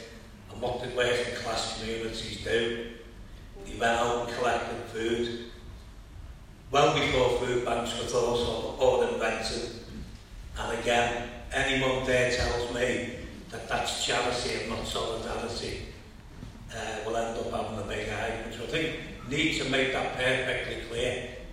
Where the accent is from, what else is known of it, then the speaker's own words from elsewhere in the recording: Kirkby, North West England, United Kingdom; in 1984, I went on the streets in my hometown in Kirby doing collections for miners, for a miners support group, and collecting food for miners.